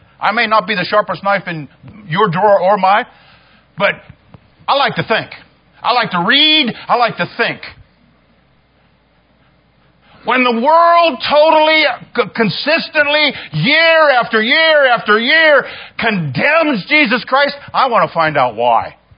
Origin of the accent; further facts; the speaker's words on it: Ohio, United States; When I was a kid, growing up in Ohio, I'll be honest with you, I was afraid of police officers.